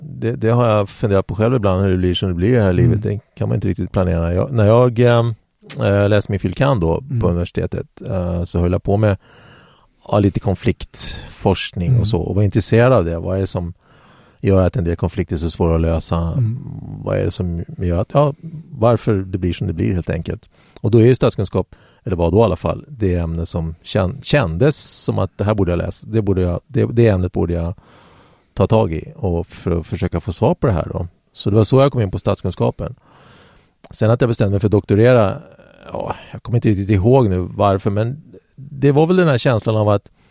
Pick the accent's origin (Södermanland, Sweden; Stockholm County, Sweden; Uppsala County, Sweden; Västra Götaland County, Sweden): Södermanland, Sweden; Eskilstuna; born there; Ja, där är jag född faktiskt.